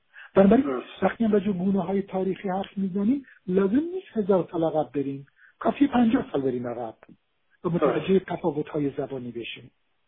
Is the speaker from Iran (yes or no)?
yes; Iran; زبونش گویشش به گویش من ایرانی نه به تهرانی به خراسانی نزدیکه